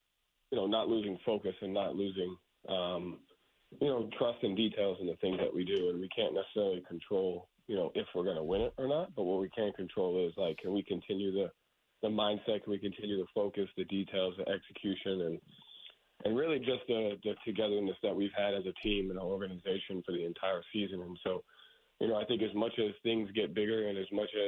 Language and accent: English; Boston, Massachusetts, United States; and to coach, you know, the Celtics with the tradition and that they have and, you know, it being my hometown team